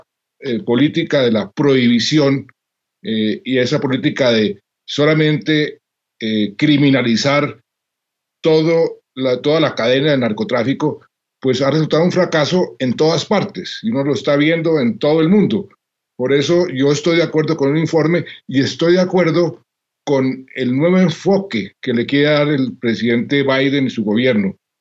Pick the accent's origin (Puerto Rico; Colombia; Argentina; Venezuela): Colombia; En mi país, en Colombia